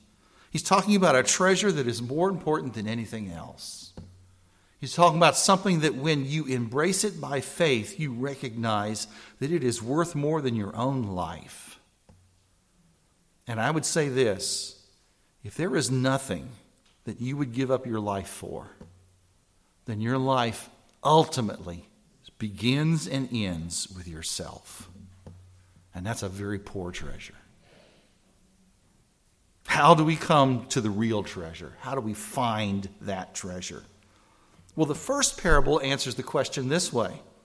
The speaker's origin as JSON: {"language": "English", "region": "Missouri", "country": "United States", "tie": "born or raised there", "said": "Growing up in Missouri, we all wanted to find Jesse James' cave because we just were persuaded there had to be bank money hidden inside there."}